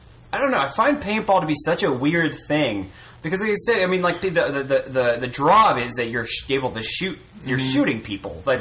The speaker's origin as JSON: {"language": "English", "region": "Connecticut", "country": "United States", "said": "I'm from Connecticut."}